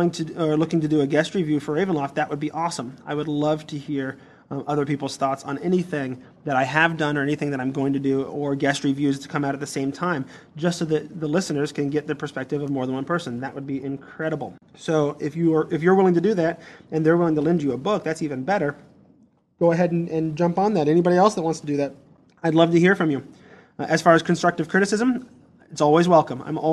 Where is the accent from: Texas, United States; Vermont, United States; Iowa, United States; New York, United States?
Iowa, United States; now in Omaha, United States; I used to live in Iowa. I went to college in Iowa. I grew up in Iowa. I now actually live in Omaha, Nebraska.